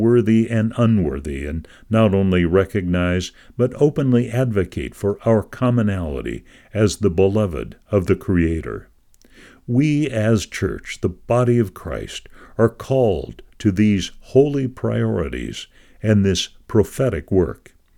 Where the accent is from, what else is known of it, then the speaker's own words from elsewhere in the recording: New York City, New York, United States; I'm a New Yorker, born and raised, and I can tell you our reputation for toughness is well earned.